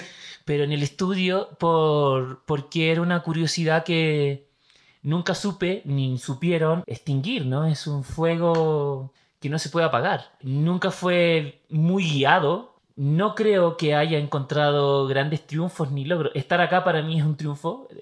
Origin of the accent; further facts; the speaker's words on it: Santiago, Santiago Metropolitan, Chile; En Santiago, en una familia de clase media más bien pobre. Digamos que eran los arrabales de Santiago, en un lugar que se llama Peñalolén, que el territorio urbano en realidad era casi inexistente. Había, yo vivía en un suburbio, etcétera, pero en verdad era un potrero en la base de la cordillera.